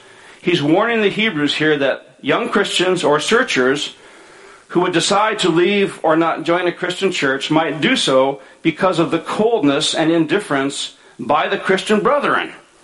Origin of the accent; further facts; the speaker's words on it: Minnesota, United States; And I grew from that understanding of how, to an outsider, I as a Minnesotan might be perceived by others.